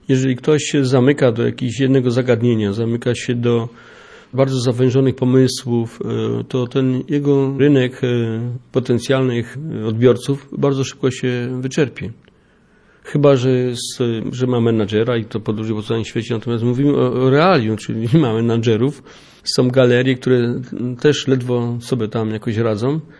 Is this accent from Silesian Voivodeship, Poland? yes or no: yes; Silesian Voivodeship, Poland; więc pochodzę z tego Śląska, czy tam, gdzie się zaczęły początki tego.